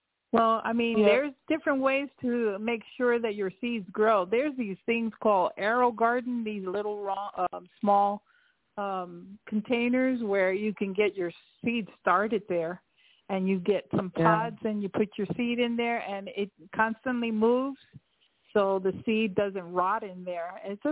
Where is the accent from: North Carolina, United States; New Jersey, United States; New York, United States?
New York, United States; Well, I'm from New York. I'm not there.